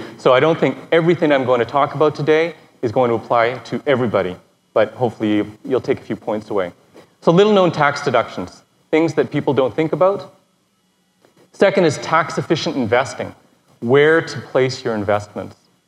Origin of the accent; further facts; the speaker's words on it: Canada; I'm a Canadian tax expert